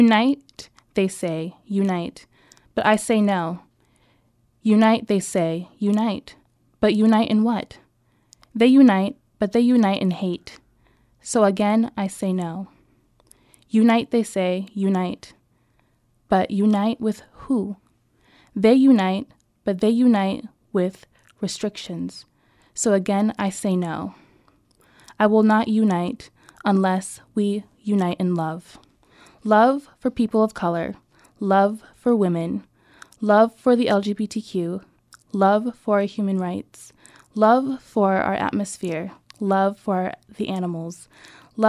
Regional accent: Haiti; now in United States; But I am originally from Haiti. I was adopted and have been here in the U.S. since then.

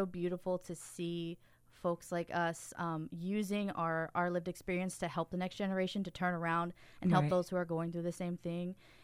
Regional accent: Hillsboro, United States; I grew up in Hillsboro. I'm an adoptee.

